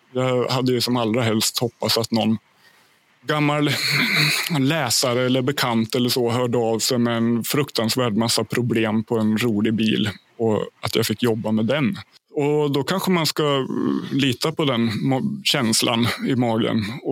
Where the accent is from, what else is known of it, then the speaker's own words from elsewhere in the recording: Ljusdal, Gävleborg County, Sweden; Min hemkommun, Ljusdals kommun. Det ligger 30 mil norr om Stockholm på ett ungefär.